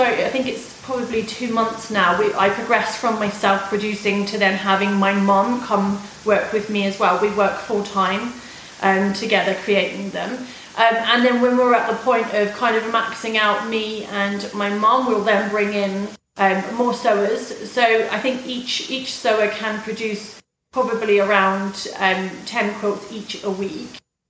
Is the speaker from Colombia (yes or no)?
no; United Kingdom; And because I'm British, I just always have a giggle at that because everything's about tea.